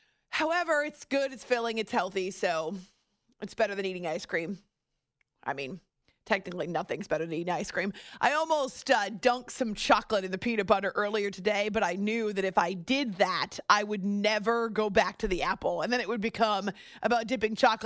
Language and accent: English; New Hampshire, United States; I grew up in New Hampshire. Love snow.